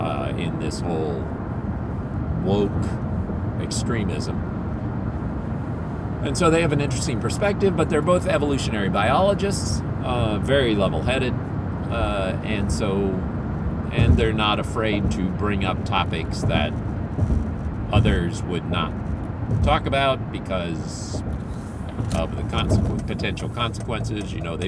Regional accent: Philippines; I grew up in the Philippines. I cherish my time in the Philippines. It was lovely. Lovely people, beautiful country, really a wonderful, wonderful way to grow up

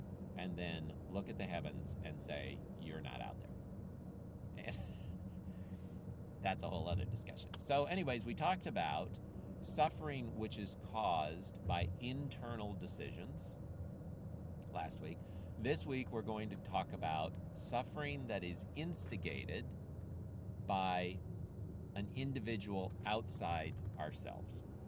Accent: Philippines; now in United States; I grew up in the Philippines, where many families have many children.

